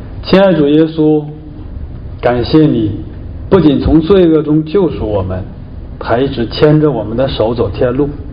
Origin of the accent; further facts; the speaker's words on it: Canada; 美国人都潜下去了，咱们加拿大人都是头一次潜